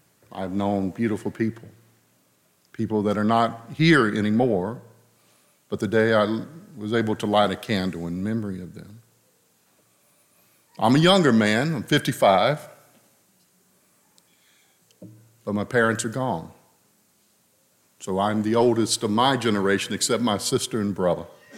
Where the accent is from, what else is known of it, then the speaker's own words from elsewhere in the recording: North Carolina, United States; also born or lived in Lewisburg; After being born in Lewisburg, I grew up in parsonages all across Eastern North Carolina, from the Wilmington area to the Outer Banks to Morehead City